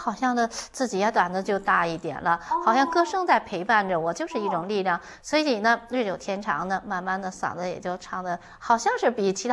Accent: Tianjin, China; 我是天津人啊。

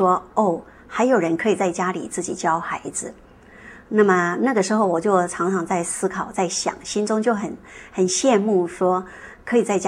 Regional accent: China; 我们中国人很注重孩子的教育

